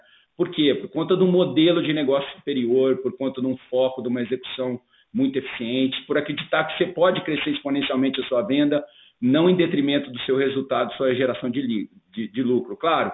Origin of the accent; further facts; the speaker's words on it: Brazil; como cidadão, como brasileiro, muito entristecido com tudo que aconteceu